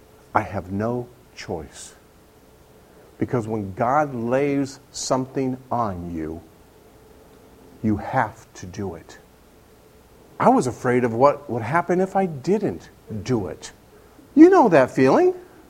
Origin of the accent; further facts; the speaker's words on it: Upland, California, United States; born there; Upland, California, which is my hometown where I was born.